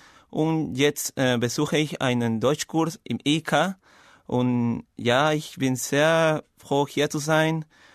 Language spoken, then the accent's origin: German; Lima, Peru; German is a second language; Ich komme aus Peru und bin 20 Jahre alt. Ich studiere Wirtschaftsingenieur in Lima, die Hauptstadt Perus.